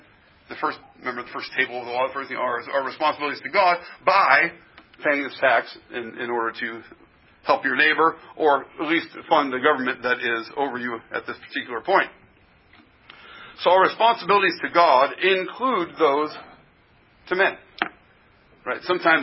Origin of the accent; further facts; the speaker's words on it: United States; Though, I say that as an American, and we count our very beginning as something of a tax revolution as well.